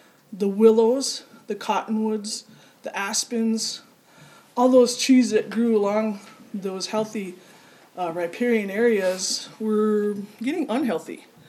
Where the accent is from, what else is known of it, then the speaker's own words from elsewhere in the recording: Red Lake, Minnesota, United States; I'm from Red Lake.